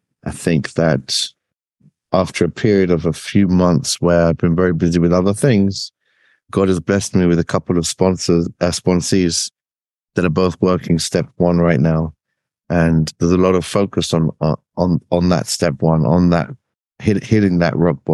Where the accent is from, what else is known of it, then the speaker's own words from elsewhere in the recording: England, United Kingdom; accent: English; I'll do it in my original English accent, probably best.